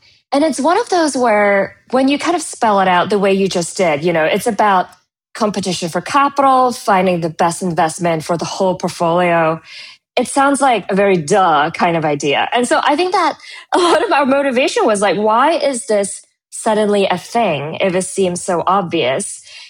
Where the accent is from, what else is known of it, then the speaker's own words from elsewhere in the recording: Hong Kong; Well, I'm from Hong Kong and I haven't been back much lately, so Hong Kong.